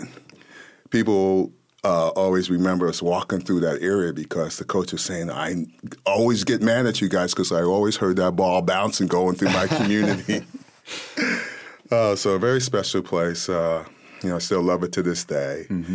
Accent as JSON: {"language": "English", "town": "Perth Amboy", "region": "New Jersey", "country": "United States", "tie": "born or raised there", "said": "But growing up in Perth Amboy back in the day was something very, very special because of the diversity and because of the people."}